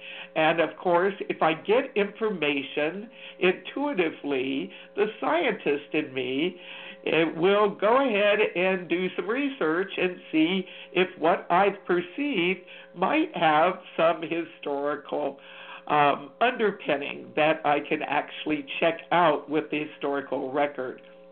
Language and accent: English; Virginia, United States; It might have come from the fact that I grew up in Virginia, and there's a lot of information that gets shared directly through educational encounters